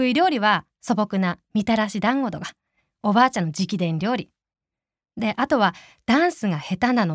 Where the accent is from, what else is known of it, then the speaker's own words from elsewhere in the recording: Kesennuma, Miyagi, Japan; accent: Zuzu-ben, Kesennuma dialect; 地元では方言バリバリ、はい、ズーズー弁です。で、アナウンサーの時は標準語で喋って、気仙沼弁とのバイリンガルだと思ってます。海と山に囲まれた本当に自然豊かなところでのびのび育ちまして